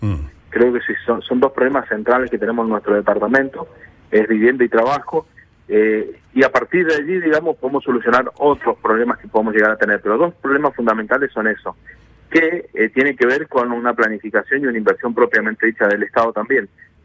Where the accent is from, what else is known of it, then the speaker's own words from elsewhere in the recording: Malargüe, Mendoza, Argentina; born there; Yo soy nacido en Malargüe